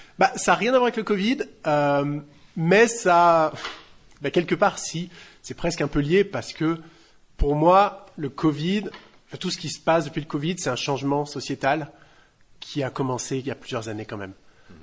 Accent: Calvi, Corsica, France; moved away as an adult; also born or lived in Bastia / Corte; Je suis né, j'ai grandi à Calvi, je suis né à Bastia, comme tout le monde. En fait, je suis parti pendant mes études. Je suis parti de Calvi. J'ai d'abord été à Corté, après j'étais sur le continent.

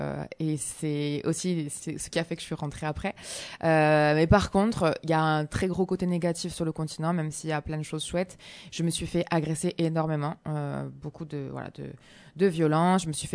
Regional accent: Calvi, Corsica, France; moved away as an adult; partie avec une grande envie, même un ras-le-bol de Calvi. Voilà, j'avais envie de partir de la Corse. J'étais dégoûtée de la Corse, de la mentalité un peu fermée

